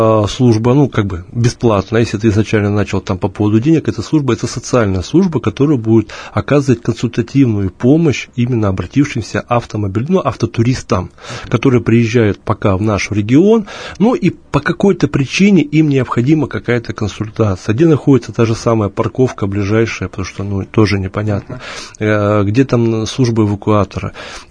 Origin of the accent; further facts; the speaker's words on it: Far East, Russia; потому что я сам с Дальнего Востока